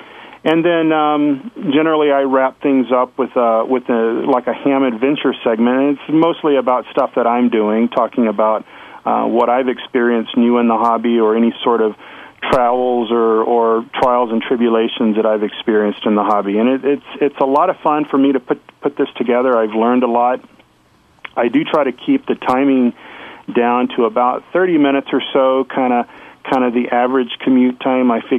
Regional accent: Texas, United States; But I grew up in Texas, and that's my excuse for that photograph.

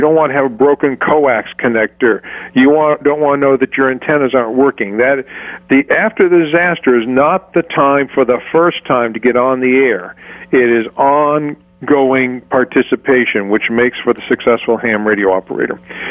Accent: North Carolina, United States; past hurricanes through which I went through in my home state of North Carolina

